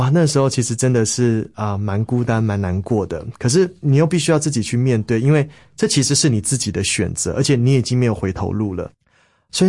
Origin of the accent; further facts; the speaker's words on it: Keelung, Taiwan; 而且我从小在基隆长大，那基隆就是每天下雨